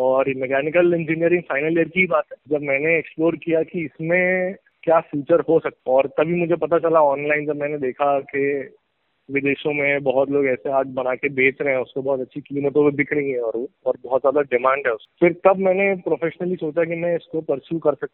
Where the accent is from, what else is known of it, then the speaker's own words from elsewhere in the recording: Indore, Madhya Pradesh, India; तो पहला प्रोजेक्ट ऐसे मिला कि मैं इंदौर से हूँ, मैं शायद बताना भूल गया। तो इंदौर में एक मॉल खुला था